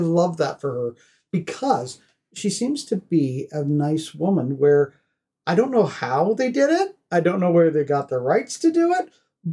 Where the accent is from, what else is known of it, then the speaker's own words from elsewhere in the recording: Canada; in my heart, I'm Canadian